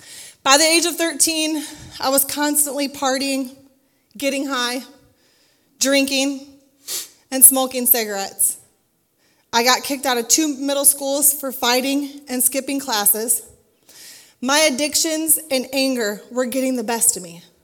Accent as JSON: {"language": "English", "town": "Waterloo", "region": "Iowa", "country": "United States", "tie": "born or raised there", "said": "I was born in Waterloo, Iowa in 1986. I am the oldest of two sisters, one stepbrother, and one stepsister. I grew up in a very dysfunctional family."}